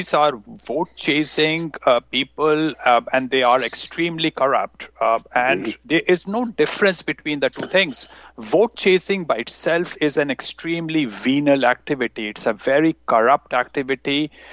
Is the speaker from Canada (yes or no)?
no; India; when I was growing up in India